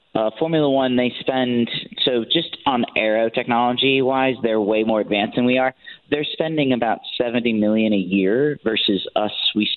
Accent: Woodbury, Connecticut, United States; So I grew up in Woodbury. So Lime Rock was only a 35-minute drive.

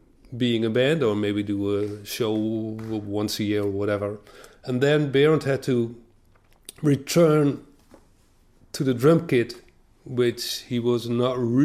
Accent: eastern Netherlands, Netherlands; now in Amsterdam, Netherlands; I'm from a farmer country, east of Holland.

